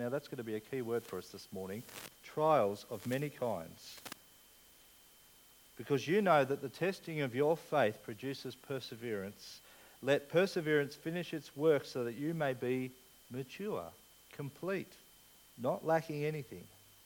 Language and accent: English; England, United Kingdom; No, I'm an Englishman. Don't worry. It's okay to be an Englishman.